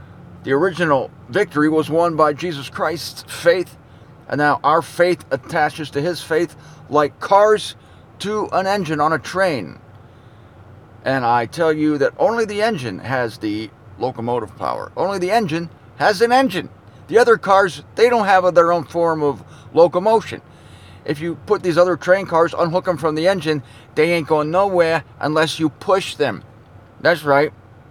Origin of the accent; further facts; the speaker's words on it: Canton, Ohio, United States; broadcasting from my hometown of Canton, Ohio.